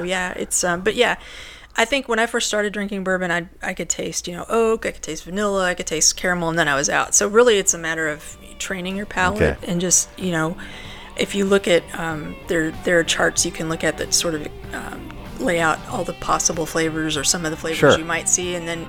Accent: Kentucky, United States; well, if it makes a difference, I'm from Kentucky, and I like a high-proof bourbon.

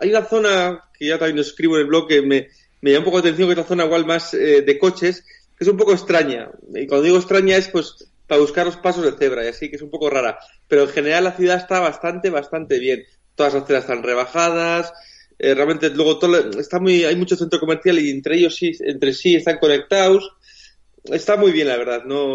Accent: Bilbao, Basque Country, Spain; Yo soy de Bilbao, no es comparable a un tiempo del norte, ¿no?

